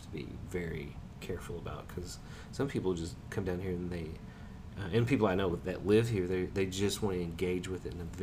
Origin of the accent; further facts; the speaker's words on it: Kentucky, United States; also born or lived in Lexington; You know, I come from Eastern Kentucky, like deep in Appalachia, and that's always felt like home, you know, but I never really planned on going back there or going back to a small town area after living in like Lexington.